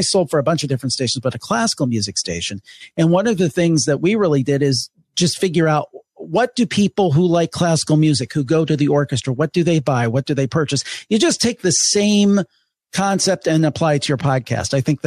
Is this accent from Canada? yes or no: no; Cleveland, Ohio, United States; and I'm from Cleveland too.